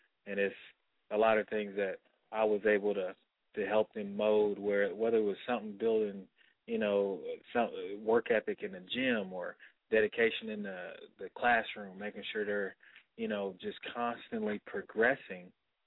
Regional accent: Muskogee, Oklahoma, United States; also born or lived in Dallas, Texas; I was born in Dallas, Texas, but I was raised in Muskogee, Oklahoma. I lived pretty much there my entire life until I moved up here to go to college.

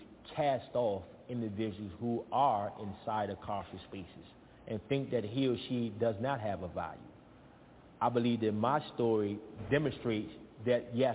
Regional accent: Washington, District of Columbia, United States; I come from Washington, D.C., come from Southeast, Ward 8. Growing up there, I had many examples.

